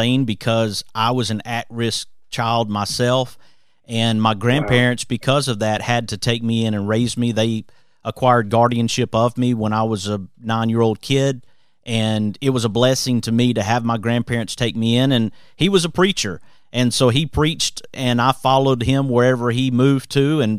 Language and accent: English; Hueytown, Alabama, United States; I grew up in Hueytown, and I attended Pittman Middle School and then Hueytown High School